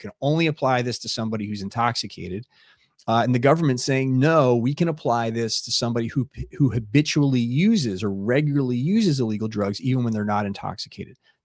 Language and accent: English; United States; just as an American, it's good to listen to that once